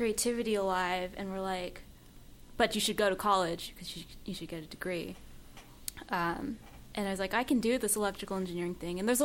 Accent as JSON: {"language": "English", "town": "Sunnyvale", "region": "California", "country": "United States", "tie": "born or raised there", "said": "Okay, I grew up in Sunnyvale, California, Silicon Valley, San Jose-ish for those."}